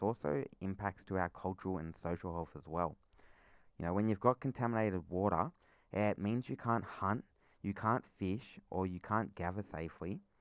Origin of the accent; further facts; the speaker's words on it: Wreck Bay, Jervis Bay Territory, Australia; I'm actually traditionally from Wreck Bay. I've lived there quite a lot of my life.